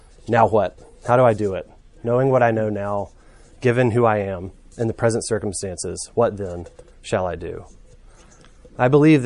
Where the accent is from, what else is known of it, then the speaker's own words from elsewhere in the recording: Birmingham, Alabama, United States; I'm from Birmingham. I actually grew up going to the Advent.